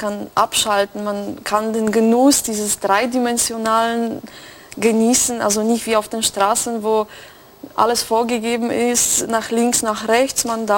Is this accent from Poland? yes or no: yes; Poland; Also da möchte ich aber nicht so trennen, Deutsch, Polnisch, ich bin Polin, aber...